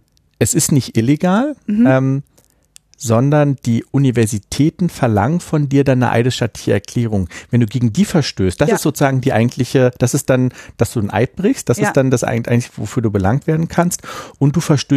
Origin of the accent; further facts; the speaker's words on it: Berlin, Germany; No offense, aber ich bin halt Berliner und in Köln möchte ich nicht studieren.